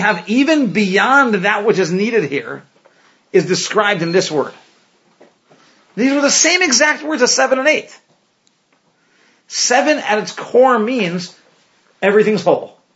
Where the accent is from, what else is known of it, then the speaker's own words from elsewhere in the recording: Arizona, United States; Yes, I am an American. Yes, I am an Arizonan.